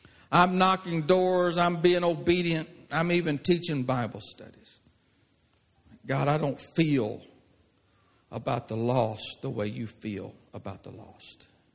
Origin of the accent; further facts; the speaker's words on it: Mississippi, United States; I grew up in Mississippi, in racist, segregated Mississippi.